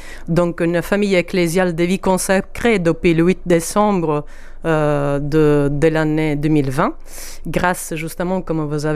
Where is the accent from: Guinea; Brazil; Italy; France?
Italy; Sicily; Oui, je viens d'Italie, je viens de Sicile, exactement.